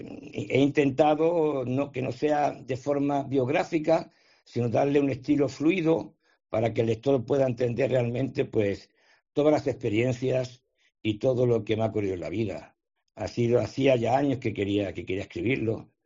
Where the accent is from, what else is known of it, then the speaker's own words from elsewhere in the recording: Spain; moved away; Mi vida no ha sido un camino de rosas desde que me fui de España